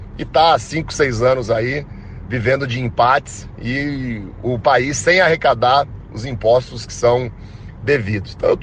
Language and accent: Portuguese; Cruzeiro do Oeste, Paraná, Brazil; Domingo eu sou recebido lá na minha cidade, em Cruzeiro do Oeste, pela minha família, pelos meus amigos.